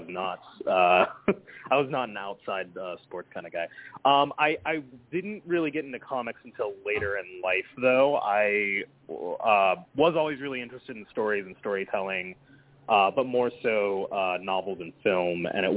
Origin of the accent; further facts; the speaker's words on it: Arkansas, United States; now in Chicago, United States; Yeah, we're both from the Central Arkansas area. We met there. We grew up there and then went to school there, and then have just kind of scattered around